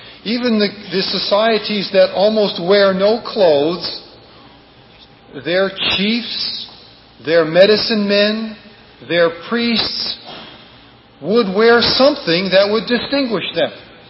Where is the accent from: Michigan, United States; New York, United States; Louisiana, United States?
Michigan, United States; Detroit; also born or lived in East Coast; I was born and raised in Detroit, and then after a number of years in the East Coast, came back to Michigan.